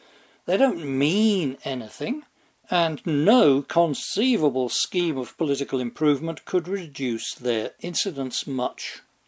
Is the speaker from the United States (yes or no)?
no; England, United Kingdom; the member elected by my hometown in England, as it happens, was shot dead in the lobby of the House of Commons.